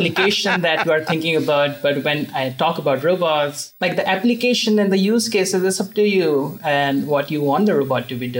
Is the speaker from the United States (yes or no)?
no; Jaipur, Rajasthan, India; I'm from India and you have been to India. I know you were there in my hometown of Jaipur.